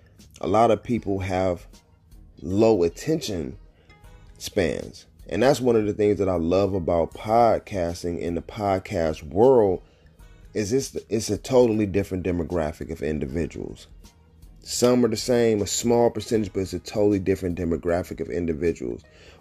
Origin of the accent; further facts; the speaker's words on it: Detroit, Michigan, United States; he's from Detroit, I'm from Detroit.